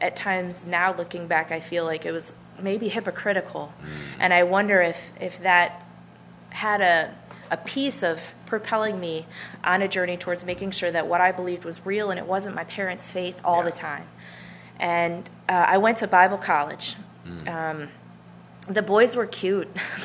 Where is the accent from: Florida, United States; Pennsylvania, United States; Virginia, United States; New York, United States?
New York, United States; Buffalo; Yes, I grew up in Buffalo, New York, actually, and my dad was a Baptist pastor